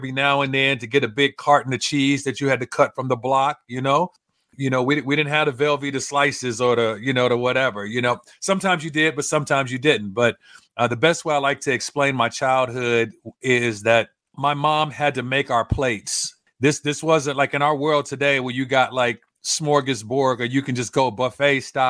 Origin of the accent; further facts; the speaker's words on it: Los Angeles, California, United States; And I can remember that growing up in South Central LA, there were certain blocks that I walked up and then certain blocks that I could walk back.